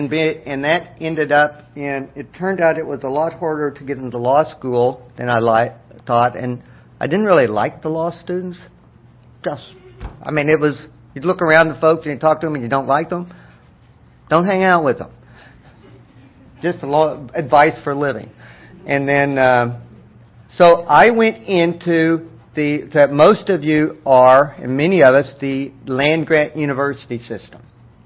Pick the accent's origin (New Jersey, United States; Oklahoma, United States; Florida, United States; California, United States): Oklahoma, United States; born there; I was born in Oklahoma. It was my father was an academic. He kept going back and back to school, but I was on the farm a lot. And when I was 10, I moved to a college town.